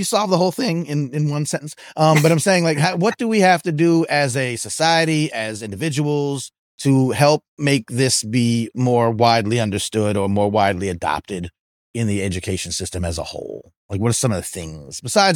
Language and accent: English; Long Island, New York, United States; also born or lived in Pennsylvania, United States; I was born right outside of Philly, actually, but I grew up on Long Island.